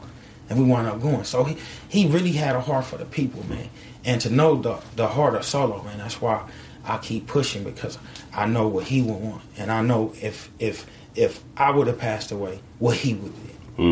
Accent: California, United States; I'm from California, man. We got tough skin.

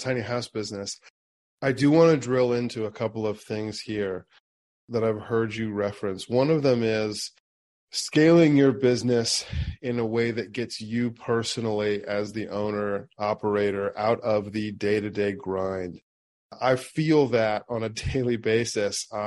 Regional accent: Springfield, Ohio, United States; I also did a lot of my growing up in Springfield, Ohio.

